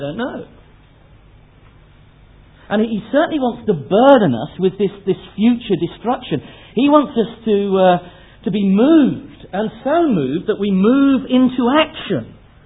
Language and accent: English; England, United Kingdom; And then, almost without thinking, I replied, Madam, I'm English.